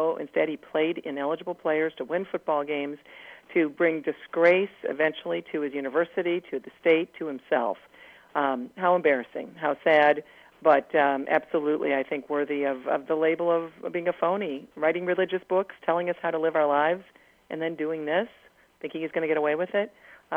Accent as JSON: {"language": "English", "town": "Toledo", "region": "Ohio", "country": "United States", "tie": "born or raised there", "said": "because I was born and raised in Ohio, Toledo, suburbs of Toledo, first 18 years of my life. I own our family home there."}